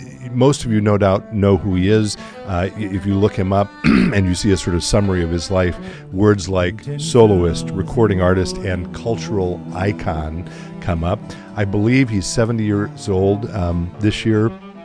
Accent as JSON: {"language": "English", "town": "Chicago", "region": "Illinois", "country": "United States", "tie": "born or raised there", "said": "And I grew up in Chicago. I went to Orchestra Hall many times growing up."}